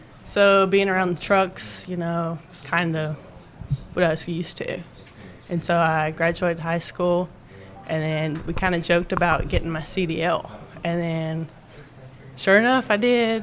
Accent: Rome, Georgia, United States; Rome. It's about an hour from Atlanta.

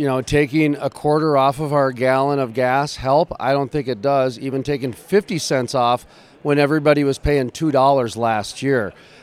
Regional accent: North Dakota, United States; also born or lived in Minnesota; North Dakota being my home state too, born in Minnesota, but high school, college, elementary school in North Dakota

